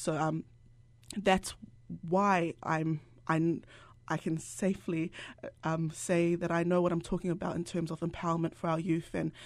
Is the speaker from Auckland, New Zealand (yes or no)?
yes; South Auckland, Auckland, New Zealand; because I'm from South Auckland. And if I speak on my perspective as a Pasifika woman growing up in South Auckland